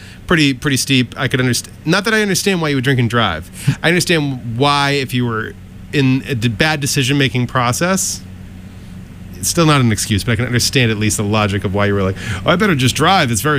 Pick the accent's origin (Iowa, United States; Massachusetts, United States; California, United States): Massachusetts, United States; Melrose; So back in, I grew up in Melrose, so in old-timey Melrose